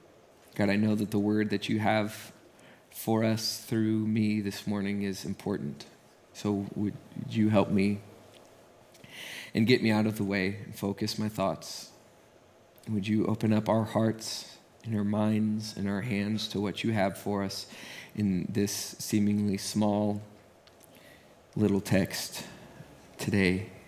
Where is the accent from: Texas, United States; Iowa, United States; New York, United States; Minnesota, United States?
Texas, United States; Amarillo; Here's the thing, I'm from Amarillo, Texas, and I was raised by the low tech redneck.